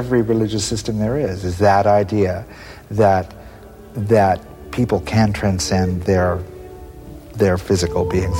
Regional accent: Washington, United States; Well, I'm from the West. I grew up in a totally sort of ordinary rural situation, a little town in the state of Washington, right on the border of Idaho.

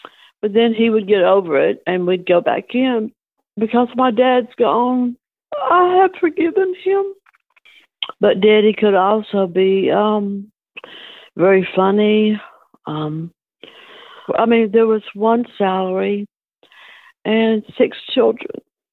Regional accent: Nashville, Tennessee, United States; born there; I was born in Nashville. My mom was married to my dad, and then they split up.

